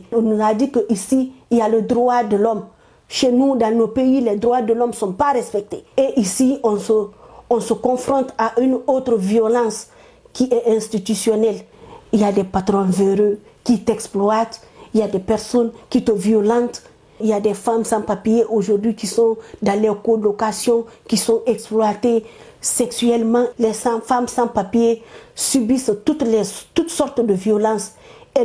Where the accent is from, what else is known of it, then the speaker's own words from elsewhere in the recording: Guinea; Moi, je suis de la Guinée. Ce pays, c'est un pays qui brûle aujourd'hui. C'est un pays instable.